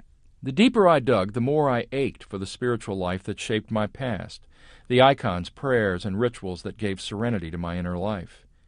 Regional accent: New Orleans, Louisiana, United States; When I was growing up in New Orleans, my faith was shaped by my mother and grandmother's. This family line came out of Mexico.

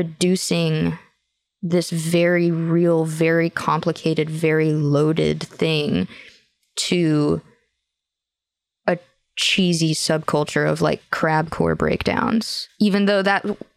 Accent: the South, United States; And because I grew up in the South with this whole like idea of original sin and like the worm theology of being nothing

